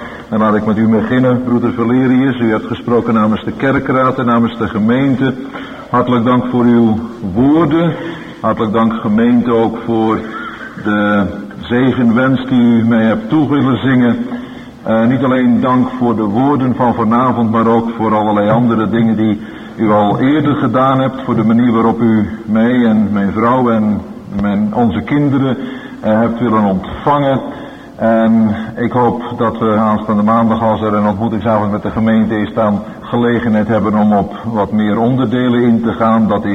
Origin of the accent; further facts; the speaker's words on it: Rotterdam, South Holland, Netherlands; born there; Ik ben een Rotterdammer van geboorte, dus in zoverre is deze streek van het land me niet helemaal onbekend.